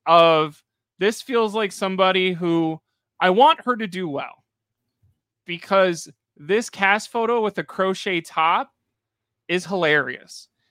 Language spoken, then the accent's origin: English; Chicago, Illinois, United States; I grew up in London. I don't know. I grew up in the south side of Chicago, though.